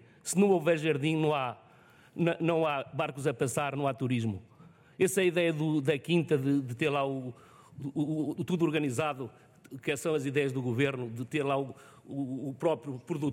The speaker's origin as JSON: {"language": "Portuguese", "region": "Norte", "country": "Portugal", "said": "porque o meu legado é o Douro, a minha terra, e sou apaixonado. E talvez haja pouca gente viva, que escreva e que sinta o Douro como eu."}